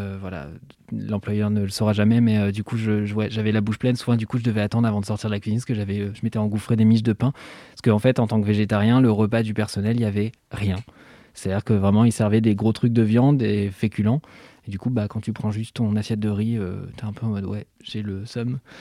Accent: Switzerland; je suis suisse.

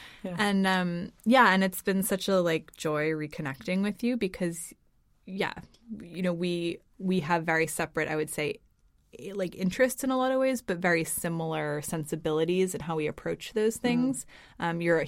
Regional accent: United States; now in Copenhagen, Denmark; We are both American.

